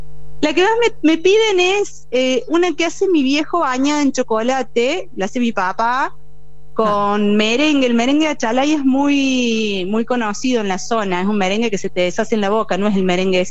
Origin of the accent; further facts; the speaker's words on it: Córdoba, Argentina; Bueno, yo tengo 38 y me vine de Córdoba.